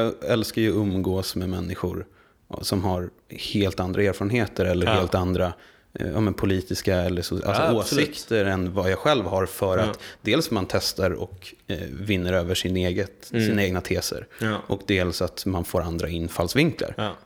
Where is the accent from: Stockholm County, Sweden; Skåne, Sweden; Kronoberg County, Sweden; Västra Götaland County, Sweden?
Stockholm County, Sweden; Stockholm; Och jag är ju uppväxt i Stockholm, vilket jag kan tänka att det är större jante i Helsingborg.